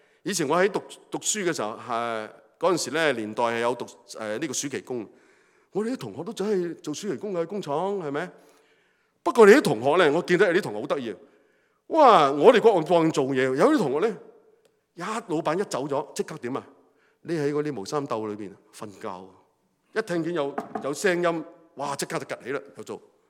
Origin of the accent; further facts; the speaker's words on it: Hong Kong; 这个的聪明呢不是我们香港人所说的聪明